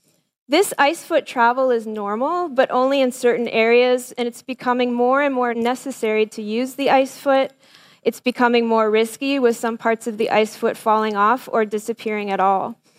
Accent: Ontario, Canada; I'm a kid from Southern Ontario. My family is of mixed settler descent, and I was a child of the 70s and 80s.

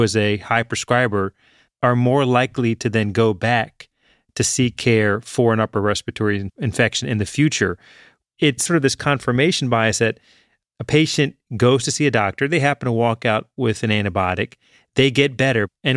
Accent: Richmond, Virginia, United States; Jeff, I grew up in Richmond, Virginia. I had antibiotics for breakfast.

